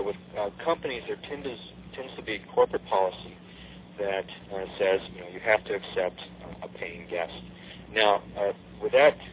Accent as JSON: {"language": "English", "region": "New Mexico", "country": "United States", "tie": "born or raised there", "also_born_or_lived": "Kansas", "said": "And of course, I went to the University of Kansas. I grew up in New Mexico, so a lot of trips going between college and home."}